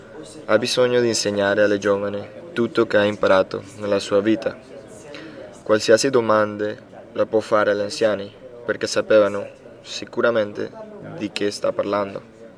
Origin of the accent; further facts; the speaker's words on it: Venezuela; Italian is a second language; Mi ricordo quando abitavano in Venezuela, nel mio paese